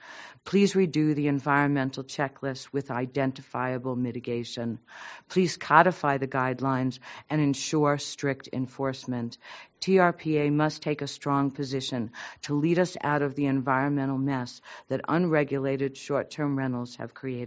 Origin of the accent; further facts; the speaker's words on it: Incline Village, Nevada, United States; Good morning. I'm … from Incline Village.